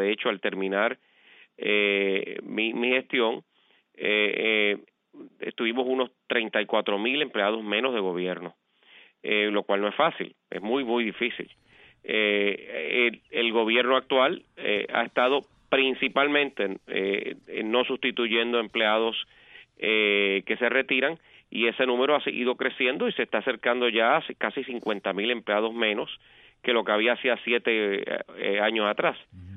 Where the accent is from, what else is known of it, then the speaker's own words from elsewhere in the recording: Puerto Rico; los puertorriqueños, aunque por un lado somos ciudadanos americanos